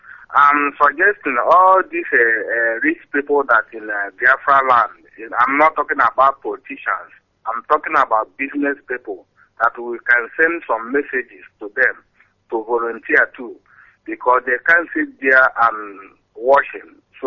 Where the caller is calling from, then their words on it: Dublin, Leinster, Ireland; I'm calling from Dublin, Ireland.